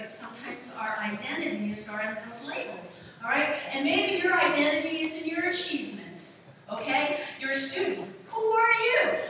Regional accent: New Jersey, United States; I go, I'm from New Jersey too.

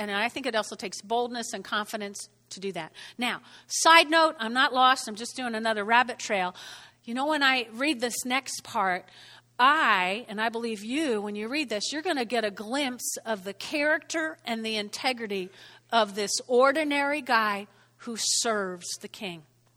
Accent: New Jersey, United States; accent: Jersey; In case my Jersey accent got in there.

